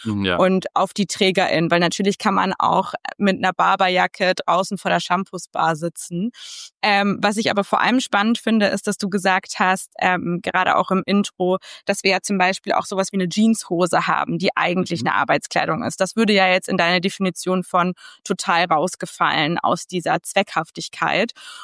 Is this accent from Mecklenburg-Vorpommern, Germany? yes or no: no; Munich, Bavaria, Germany; Ja, da muss ich leider als Münchnerin total reingrätschen